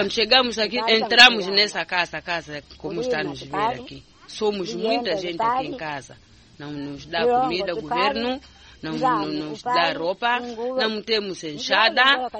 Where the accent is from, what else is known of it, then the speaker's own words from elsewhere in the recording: Chai, Cabo Delgado, Mozambique; moved away; Nós viemos do distrito de Macomia, localidade de Chai. Fugimos guerra